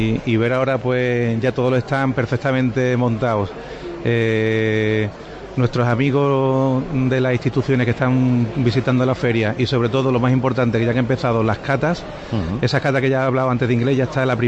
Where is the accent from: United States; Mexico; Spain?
Spain; Málaga, Andalusia; yo como malagueño, aunque soy el director técnico, pero aquí soy malagueño